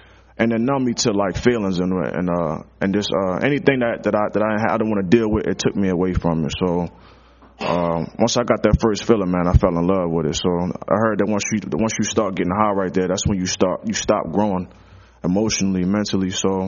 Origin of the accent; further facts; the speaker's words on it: Baltimore, Maryland, United States; I'm 28 years old. I'm from East Baltimore, Maryland.